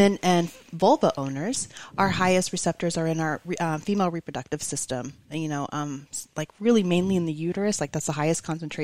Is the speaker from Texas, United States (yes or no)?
yes; Houston, Texas, United States; we're from Houston, Texas, and we're part of MC Wellness Group.